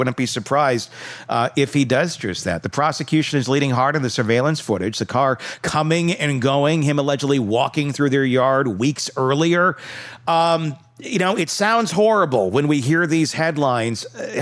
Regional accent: Wisconsin, United States; I mean, I grew up in Wisconsin amongst hunters

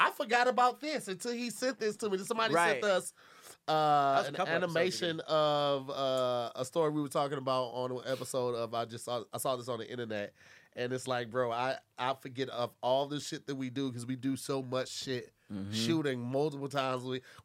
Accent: St. Louis, Missouri, United States; "Yo, man, I'm from St. Louis."

